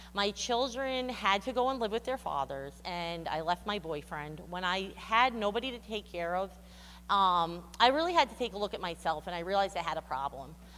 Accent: Long Island, New York, United States; born there; I was born on Long Island December 1st, 1982, and I'm the third out of four siblings. I grew up in a Christian home.

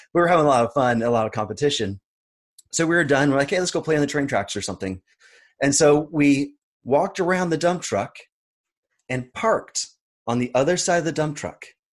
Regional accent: Hudson, Massachusetts, United States; I grew up in the area. I grew up in Hudson, Marlboro area.

